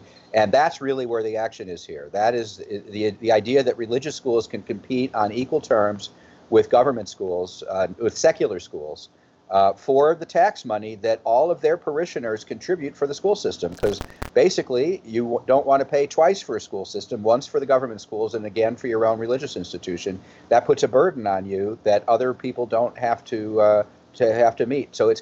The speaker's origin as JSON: {"language": "English", "town": "Calumet City", "region": "Illinois", "country": "United States", "tie": "born or raised there", "said": "I was a Jewish kid growing up in Calumet City, Illinois, and I went to the local local grade school"}